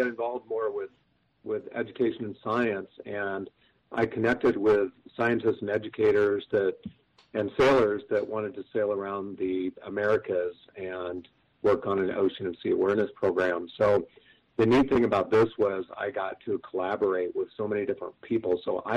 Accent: Iowa, United States; when I go speak around the country and I say that I'm a sailor from Iowa and that I got my pathway to the ocean from a southern Minnesota hog farmer, people go crazy.

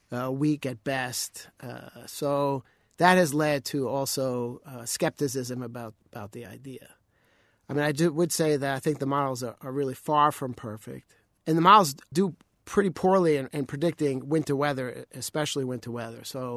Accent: Brooklyn, New York, United States; But I grew up in Brooklyn, but I guess we had just enough snow to tease me, make me want more

